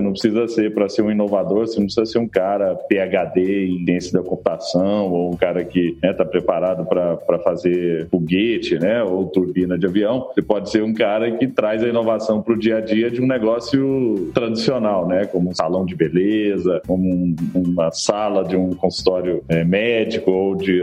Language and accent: Portuguese; Araguari, Minas Gerais, Brazil; born there; E ele acabou indo para Araguari, que é onde eu nasci, né, no Triângulo Mineiro